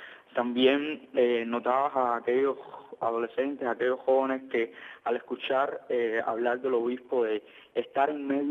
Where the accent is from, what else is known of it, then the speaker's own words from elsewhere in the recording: Cuba; los problemas y a las situaciones que nosotros como cubanos estamos enfrentando